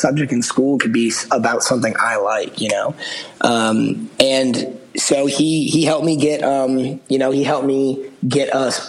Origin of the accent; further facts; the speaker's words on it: Massachusetts, United States; And, you know, I grew up outside of Boston.